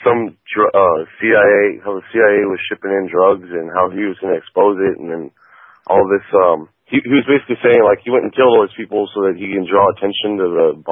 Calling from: Los Angeles, California, United States; Yeah, it's California. I'm in L.A.

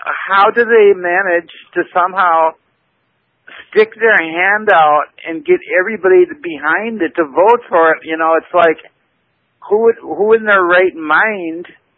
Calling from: Minnesota, United States; Hi, I'm in Minnesota

